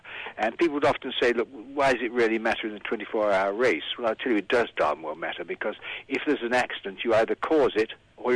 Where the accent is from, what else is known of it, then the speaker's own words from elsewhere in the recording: England, United Kingdom; being a British circuit and winning there, of course, is terribly meaningful to an Englishman.